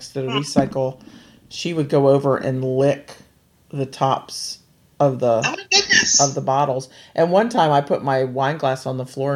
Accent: Virginia, United States; I'm from Virginia.

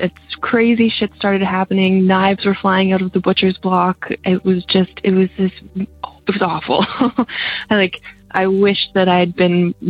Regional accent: Vancouver, British Columbia, Canada; I'm from Vancouver, Canada. I actually just moved here

